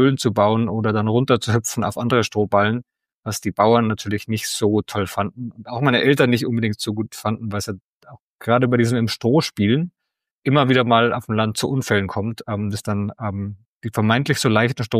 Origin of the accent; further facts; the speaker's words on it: Bavaria, Germany; Ich bin wirklich sehr, sehr dörflich auch aufgewachsen in Bayern und war einer derjenigen, der Hochdeutsch gesprochen hat, auch wenn man das jetzt wahrscheinlich nicht hört und ich wahrscheinlich für Nicht-Bayern immer noch sehr, sehr bayerisch klinge